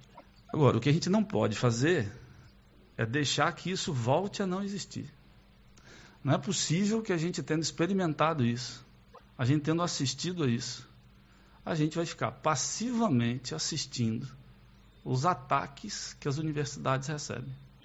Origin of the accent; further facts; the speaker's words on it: Brazil; o que eu acho que a gente tem que fazer como brasileiro, como cidadão, como morador de Uruguaiana em região